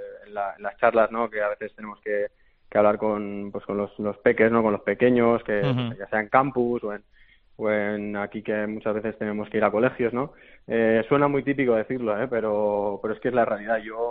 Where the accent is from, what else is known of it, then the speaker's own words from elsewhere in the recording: Xàtiva, Valencian Community, Spain; al final soy de Valencia, o sea, soy de Xàtiva